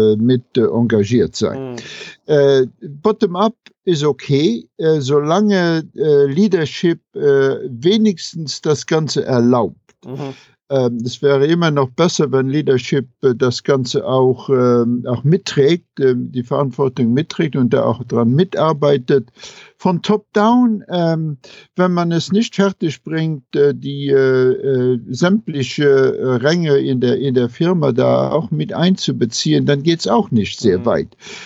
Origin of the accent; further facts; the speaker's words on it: Luxembourg; moved away as an adult; also born or lived in Saarbrücken; now in United States; Ja, ich bin in Luxemburg aufgewachsen. Ich bin in Deutschland. Ich habe meine Universität in Deutschland gemacht, in Saarbrücken